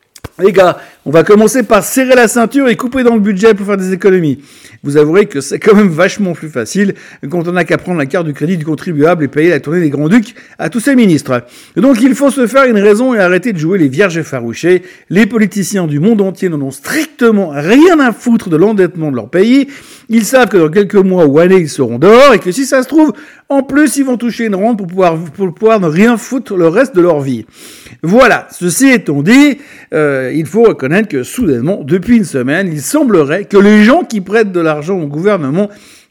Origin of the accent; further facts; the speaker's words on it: Switzerland; Bon, pas chez nous en Suisse, parce qu'on veut pas déranger